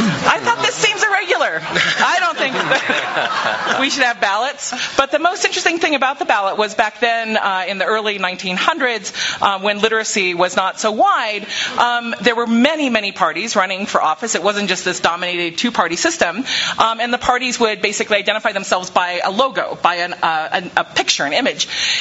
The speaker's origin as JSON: {"language": "English", "region": "Colorado", "country": "United States", "said": "I'm actually from Colorado"}